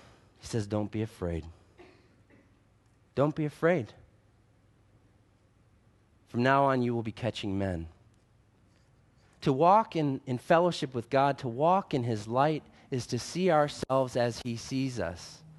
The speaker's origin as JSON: {"language": "English", "region": "Michigan", "country": "United States", "tie": "born or raised there", "said": "Maybe it's growing up in Michigan, cars are important there."}